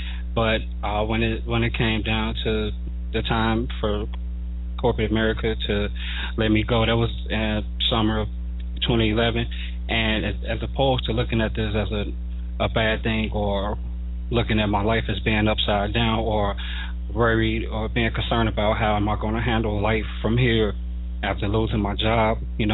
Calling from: Chicago, Illinois, United States; I'm calling in from Chicago.

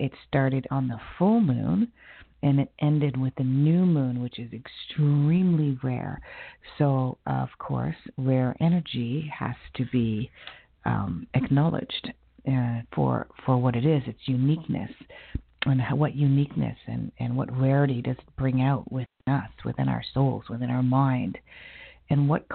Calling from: Toronto, Ontario, Canada; I'm calling from the Toronto, Canada area

